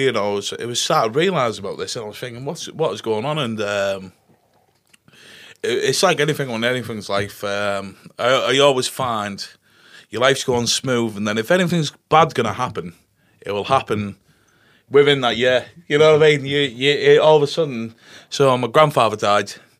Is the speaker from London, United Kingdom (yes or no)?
no; Middlesbrough, North East England, United Kingdom; born there; So I was born in Middlesbrough, 1985.